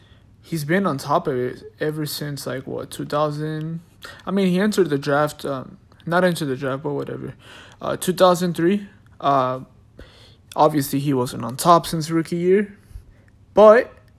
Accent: Fontana, California, United States; I'm from Fontana, so it's kind of close by.

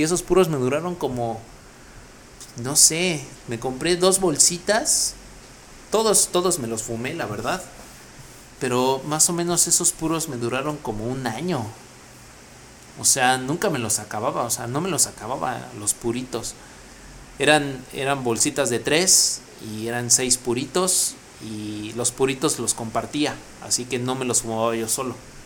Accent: Michoacán, Mexico; amiguita también es de Michoacán, era foránea, y nos llevaba pan, ¿no? ¿Quieren pan? Es de allá de mi pueblo

